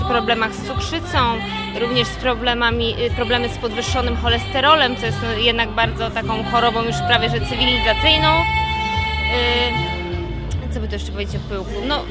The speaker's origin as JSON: {"language": "Polish", "town": "Biernatki", "region": "Pomeranian Voivodeship", "country": "Poland", "said": "My jesteśmy, pochodzimy z Biernatka, jest to wieś Biernatka, z zachodniej części tutaj Borów Tucholskich, za Człuchowem. Tak więc naprawdę piękne tereny, lesiste, duże zalesienie."}